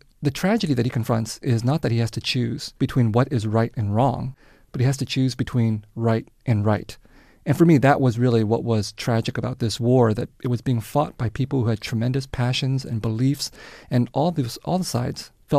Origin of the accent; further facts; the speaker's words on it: San Jose, California, United States; You know, I grew up in the Vietnamese community in San Jose as a little boy, and we would go to the New Year celebrations